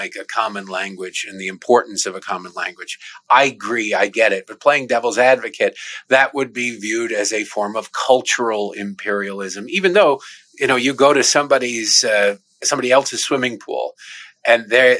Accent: Detroit, Michigan, United States; I grew up in Detroit. I watch these people from across the river.

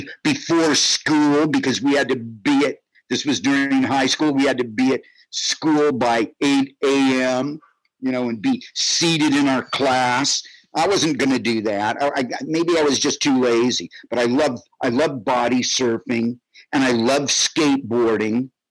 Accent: Hermosa Beach, California, United States; And Wasted, basically, is just my history of growing up in Hermosa Beach in the South Bay.

